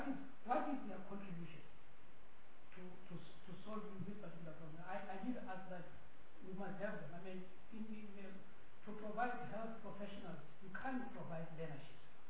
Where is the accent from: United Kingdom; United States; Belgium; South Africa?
South Africa; Free State; I'm from the Free State, and the issue of deployment and nepotism